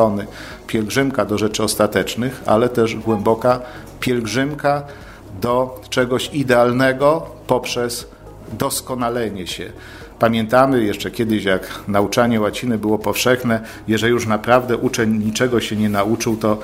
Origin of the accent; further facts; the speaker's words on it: Opole Voivodeship, Poland; Ja akurat pochodzę z diecezji opolskiej